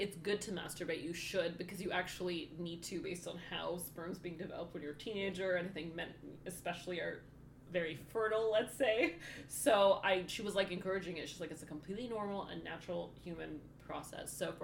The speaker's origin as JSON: {"language": "English", "country": "Jordan", "tie": "born or raised there", "also_born_or_lived": "Middle East", "said": "So with my experience, growing up in the Middle East, you're not supposed to have sex ed. But I remember my biology teacher in Jordan closed the door"}